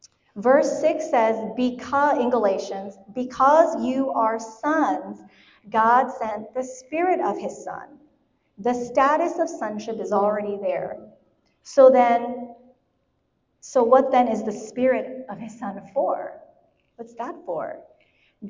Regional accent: Houston, Texas, United States; also born or lived in Florida; I'm from Houston, you know? Like, I'm from Florida and Houston, so I've seen flood.

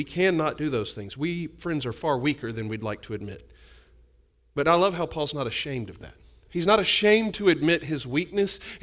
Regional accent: United States; I'm American, man. I've been places. I've done things.

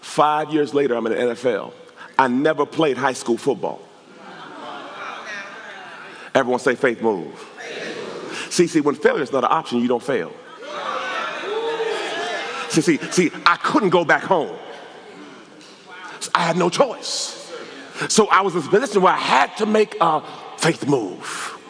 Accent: Jamaica; moved away; I'm an immigrant from Jamaica.

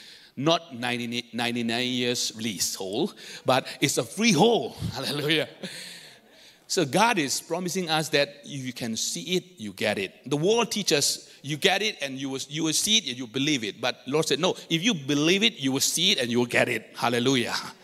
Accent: Myanmar; also born or lived in Singapore; now in Canberra, Australia; We are in Canberra since last year, September. And we are originally from Myanmar, Burma, living in Singapore for 20 years

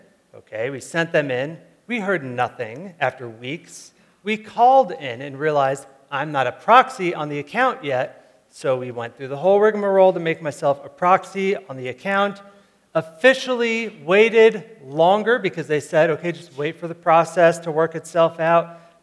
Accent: New York, United States; I grew up outside of New York City, going in and out of the city often.

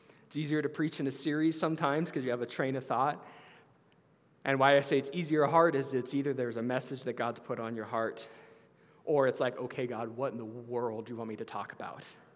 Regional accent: Sparks, Nevada, United States; I'm a local boy, so born and raised in Sparks and fourth generation Nevadan. So Northern Nevada is just, it's home.

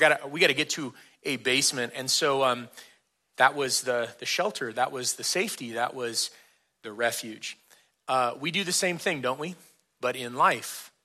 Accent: California, United States; You know, growing up in California, we did not have basements because you didn't need basements in California.

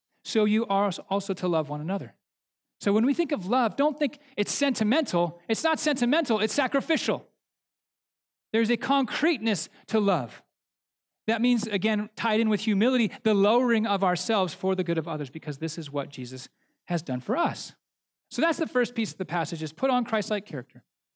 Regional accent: United States; I'm realizing my bias, and it's probably yours too, being an American, if you're from here, is we think individualistically.

